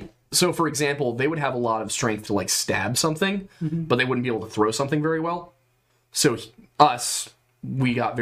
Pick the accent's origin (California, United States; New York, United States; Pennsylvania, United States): Pennsylvania, United States; now in Florida, United States; I came here in 1998, but I'm originally from Pennsylvania. I've become acclimated to Florida to return back.